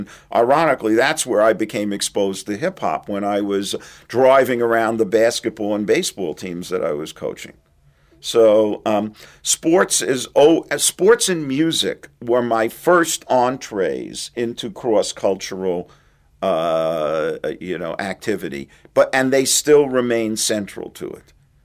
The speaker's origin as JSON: {"language": "English", "town": "Brooklyn", "region": "New York", "country": "United States", "tie": "born or raised there", "said": "everything that I had been taught about sports as a male child growing up in Brooklyn."}